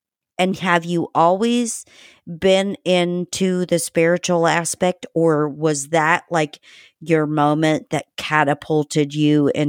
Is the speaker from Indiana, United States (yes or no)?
yes; Indiana, United States; But, you know, I grew up in Indiana, and I was actually literally 4 hours from where you grew up.